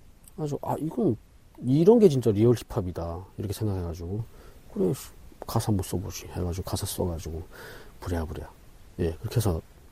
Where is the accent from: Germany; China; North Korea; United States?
North Korea; Wonsong, North Hamgyong; now in South Korea; 함경북도 원성에서 왔지 거기가 어딘지 아니